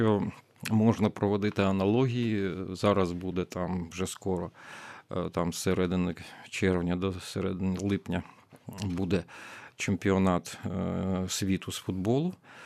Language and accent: Ukrainian; Crimea, Ukraine; я як кримчанин